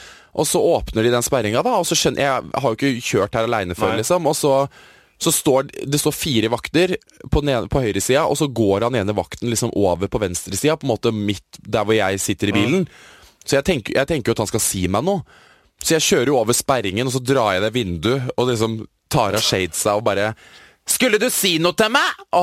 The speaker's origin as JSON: {"language": "Norwegian", "town": "Stokke", "region": "Vestfold", "country": "Norway", "said": "her hjemme I Stokke."}